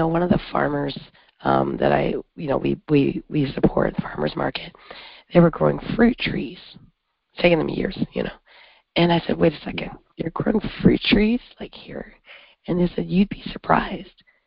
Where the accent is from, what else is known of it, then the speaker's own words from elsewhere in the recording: Canada; now in United States; I'm from Canada and all of Canada is north of here.